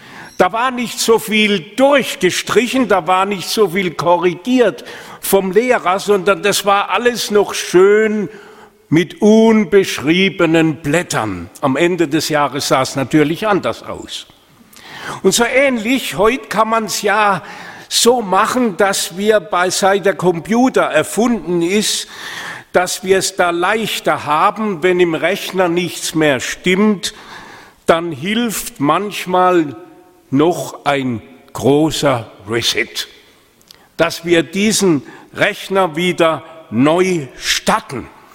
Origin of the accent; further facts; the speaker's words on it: Helmsheim, Baden-Württemberg, Germany; konkret in unseren Dörfern zwischen Bruchsal und Bretten, in Gondelsheim, in Heidelsheim, in Helmsheim, wo ich herkomme, erlebt.